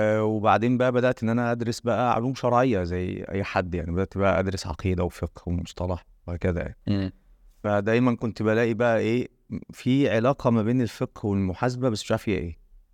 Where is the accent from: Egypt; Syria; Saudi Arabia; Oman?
Egypt; Sidi Salem, Kafr El Sheikh Governorate; اصلا من كفر الشيخ، من مركز سيدي سالم، عشان الناس تبقى عارفه اصلي يعني، وقريه اسمها ابو عليوه، ولكن انا مقيم في محافظه كفر الشيخ من سنين، من يوم ما اتولدت يعني